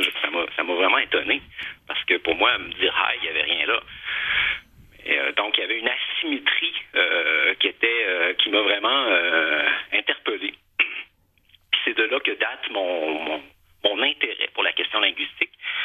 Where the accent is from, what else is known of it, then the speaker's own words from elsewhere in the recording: Quebec City, Quebec, Canada; Ben, moi, j'ai fait mes études d'ingénierie à l'Université Laval à Québec. Donc, je suis originaire de Québec.